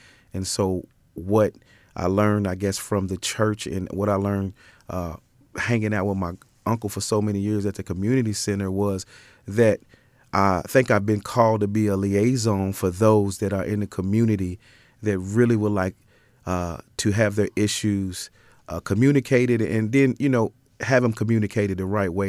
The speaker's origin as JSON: {"language": "English", "town": "Lexington", "country": "United States", "tie": "born or raised there", "said": "Wow, yeah, I grew up here in Lexington."}